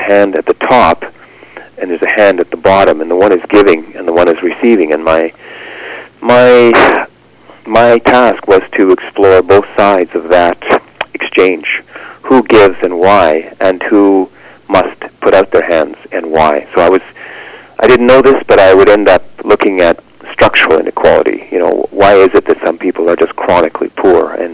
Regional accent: Scarborough, Ontario, Canada; Yeah, I grew up in Scarborough, Ontario. It's a suburb of Toronto.

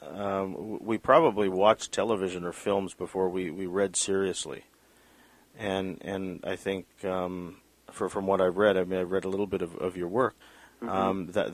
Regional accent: Canada; Because, I mean, I know we're Canadian, but, I mean, still, you know, whatever happens in the United States affects us, right?

